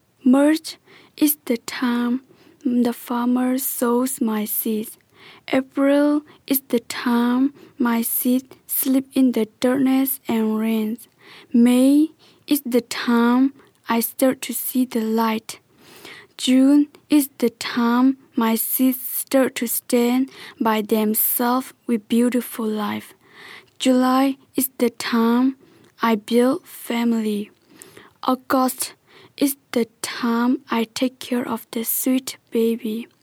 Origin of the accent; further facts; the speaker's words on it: Myanmar; I'm from Burma.